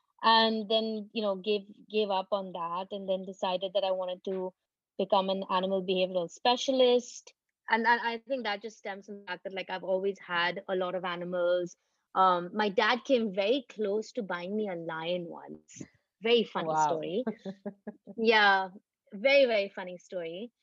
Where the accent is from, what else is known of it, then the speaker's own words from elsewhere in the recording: Dubai, United Arab Emirates; now in Mumbai, India; So I grew up in Dubai and I still pretty much consider Dubai home. I only recently moved to Bombay. I think it's been probably about 3 or 4 years that I've properly lived in Bombay.